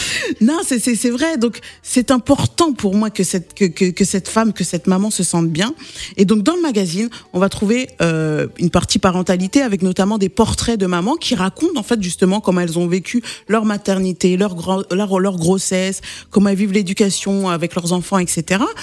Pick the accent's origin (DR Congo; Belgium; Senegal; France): France; Moi, je suis pas une maman européenne. Je suis française, oui. Je suis d'origine malienne.